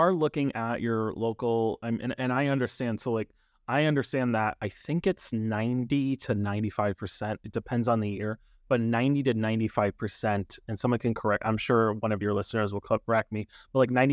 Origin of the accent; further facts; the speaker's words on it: New England, United States; And I come from New England, so I know that's like a sacrilege.